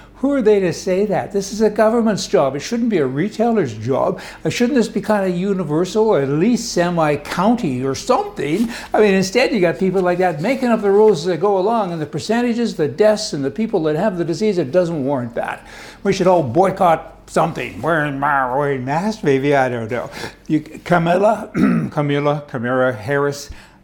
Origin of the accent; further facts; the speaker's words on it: Canada; I'm Canadian. I don't want her to be Canadian.